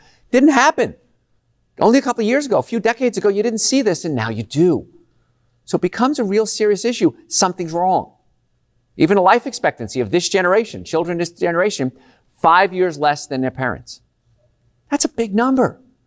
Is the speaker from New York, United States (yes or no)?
no; Louisiana, United States; But we grew up in Cancer Alley because the cancer rates are just outrageously high.